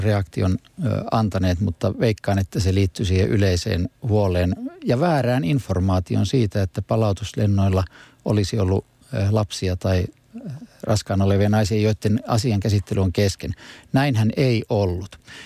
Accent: South Karelia, Finland; now in Helsinki, Finland; omasta entiseltä kotiseudultani Etelä-Karjalasta on tänne muuttanut erittäin paljon ihmisiä

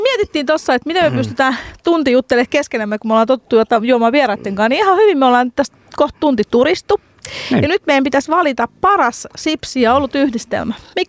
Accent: Helsinki, Uusimaa, Finland; mä oon tosiaan Helsingistä kotoisin. Ja Helsingissä ei ainakaan mun lapsuudesta juotu kotikaljaa missään.

